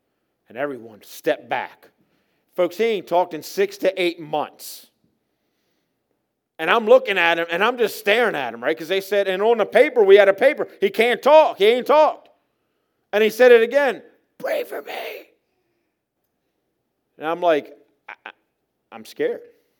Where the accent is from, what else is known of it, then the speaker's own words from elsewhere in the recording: Baltimore, Maryland, United States; I mean, I grew up in Baltimore City, folks. I mean, not much scares me, right?